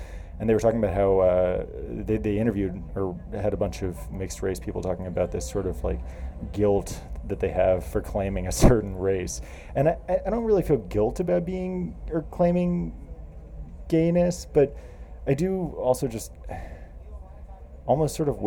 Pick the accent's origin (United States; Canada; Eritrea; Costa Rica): United States; the South; I guess on a more personal level, I grew up in the South.